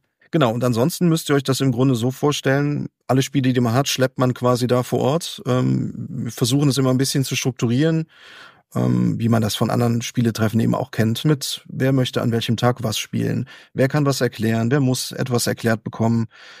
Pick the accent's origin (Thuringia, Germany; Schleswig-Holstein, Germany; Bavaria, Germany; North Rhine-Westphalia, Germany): North Rhine-Westphalia, Germany; aus meiner alten Heimat, aus dem Aachener, Kölner Raum.